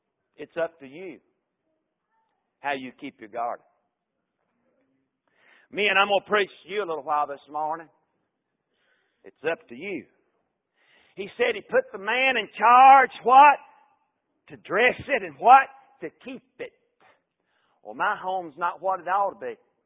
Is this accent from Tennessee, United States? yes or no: yes; Tennessee, United States; I was raised in Middle Tennessee out in a sort of a country setting, a country atmosphere.